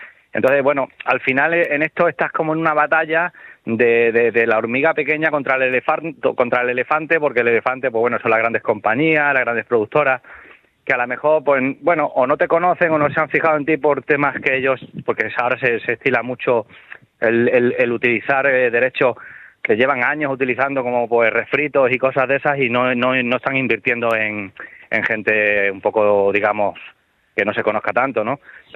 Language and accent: Spanish; Robledillo de Gata, Extremadura, Spain; en Robledillo de Gata y tan feliz, ¿sabes? O sea, que tampoco, porque además me encanta tocar en mi tierra.